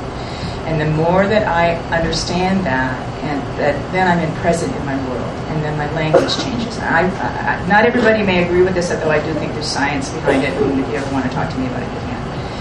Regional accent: Canada; now in United States; I stayed in the States. I'm from Canada. I didn't go back home.

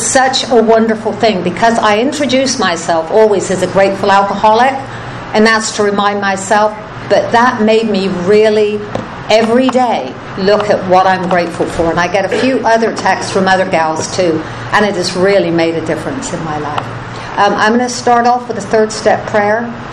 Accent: Chard, South West England, United Kingdom; moved away; Obviously, I wasn't born here. I was born and raised in England in a little town called Chard, which is in the West Country, kind of between Bristol and Bath, near the coast.

